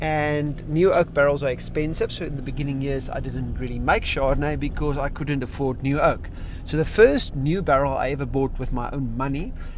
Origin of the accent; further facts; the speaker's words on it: South Africa; first language Afrikaans; English is a second language; Now, luxury in Afrikaans, my first language, is luxe.